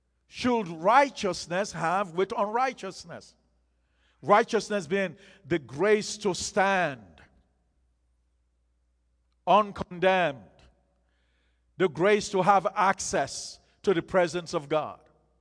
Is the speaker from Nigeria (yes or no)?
yes; Nigeria; growing up in Nigeria, you know, you didn't necessarily, at the time I was growing up, you didn't necessarily get your chicken from the grocery store